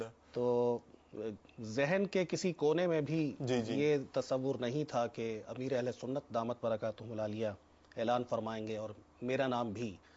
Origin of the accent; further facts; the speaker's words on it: Multan, Punjab, Pakistan; میرا تعلق پنجاب سے ہے, مدینۃ الاولیاء سے ہے